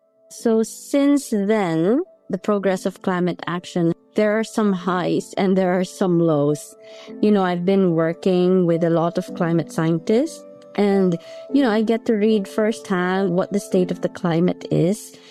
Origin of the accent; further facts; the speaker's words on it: Philippines; I come from the Philippines